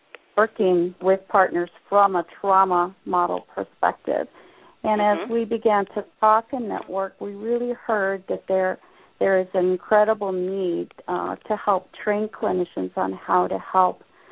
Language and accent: English; Cincinnati, Ohio, United States; in October it will be in my hometown, which is Cincinnati, Ohio.